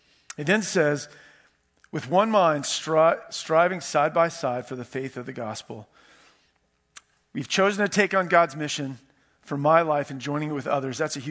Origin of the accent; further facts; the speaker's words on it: Herndon, Virginia, United States; I grew up in Herndon. Here's a little fact. In 1960, there were 1960 people in Herndon. I was born around that time. It was a really small town.